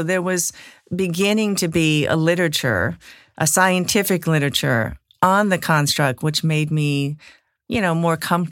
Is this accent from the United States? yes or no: yes; East Coast, United States; now in Berkeley, United States; Maybe because I come from the East Coast, got plopped down in Berkeley. It has been over 2 decades, so I'm over it now.